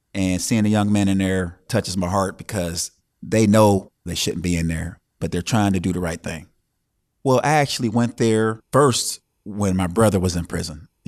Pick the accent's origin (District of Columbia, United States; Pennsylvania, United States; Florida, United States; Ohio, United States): Ohio, United States; Youngstown; I'm from Youngstown, Ohio. It's a little small town in eastern Ohio. Love the town. My childhood was nice.